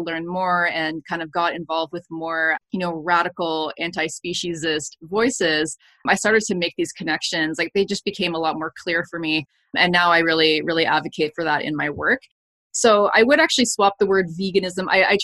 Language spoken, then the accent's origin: English; Canada; I am Canadian